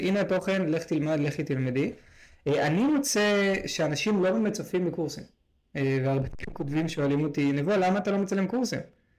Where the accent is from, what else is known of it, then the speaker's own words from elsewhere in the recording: Tel Aviv, Tel Aviv District, Israel; אני מתל אביב במקור, אז באזור המרכז